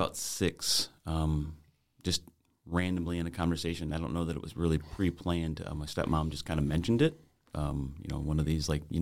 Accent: Chicago, Illinois, United States; now in Elkhart County, United States; I grew up in Chicago with my mom, and then made it back to Elkhart County, where I've lived most of my life.

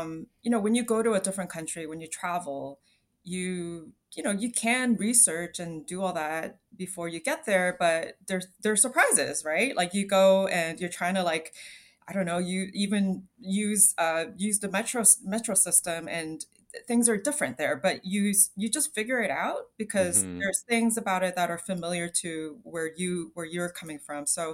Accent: Toronto, Ontario, Canada; growing up in Toronto, a city that's like so multicultural, and you're, you know, being like culturally different is very celebrated here.

